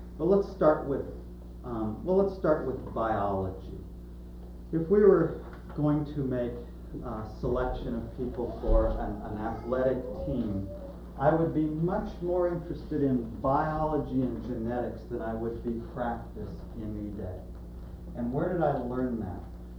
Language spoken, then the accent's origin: English; Portland, Oregon, United States; the Portland Trailblazers, since I'm from Portland.